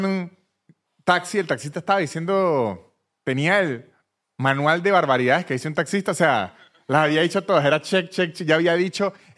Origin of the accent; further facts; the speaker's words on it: Venezuela; Pregunta, ¿de dónde sos? Digo, de Venezuela.